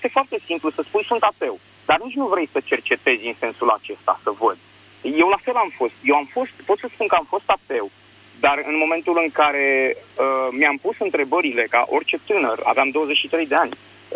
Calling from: Bucharest, Romania; sunt din București.

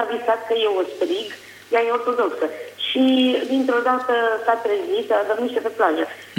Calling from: Bolintin, Giurgiu County, Romania; sunt din Bolintin.

